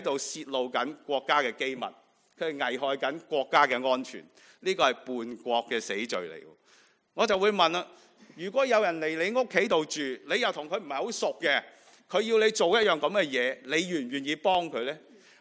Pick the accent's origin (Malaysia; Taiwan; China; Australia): China; Guangdong; 自然上高有很多我們廣東人的禾杆草